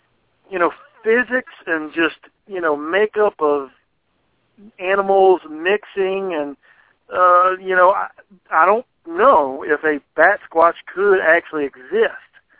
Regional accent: Mississippi, United States; now in Texarkana, United States; I'm originally from Mississippi, so I know I'm going to say something familiar.

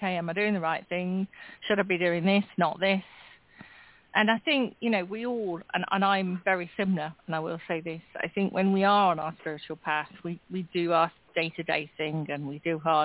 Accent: England, United Kingdom; I'm the English one.

